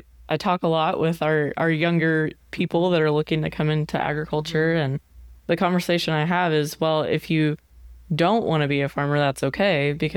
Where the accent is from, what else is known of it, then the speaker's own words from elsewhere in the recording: Midwest, United States; I'm also not from Arizona. I'm from the Midwest.